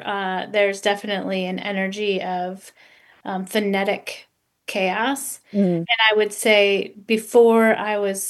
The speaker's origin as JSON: {"language": "English", "town": "Niles", "region": "Michigan", "country": "United States", "tie": "born or raised there", "said": "Well, I was raised in the Midwest in a town called Niles, Michigan."}